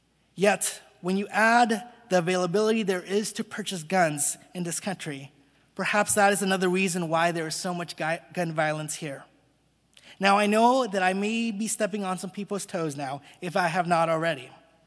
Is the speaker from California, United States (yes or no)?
yes; Long Beach, California, United States; When I did an internship at a church in my hometown of Long Beach, California